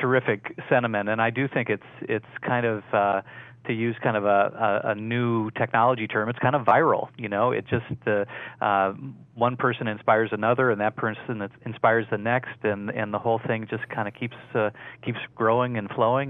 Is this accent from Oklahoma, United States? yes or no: no; Minneapolis-St. Paul, Minnesota, United States; now in Atlanta, United States; was a volunteer in my hometown of Minneapolis-St. Paul, Minnesota